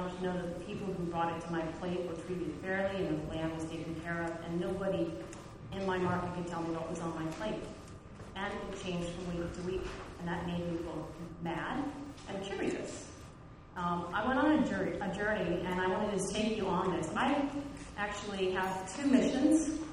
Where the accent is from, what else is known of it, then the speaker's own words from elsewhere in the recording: California, United States; I grew up in the East Bay, down in the San Francisco Bay Area.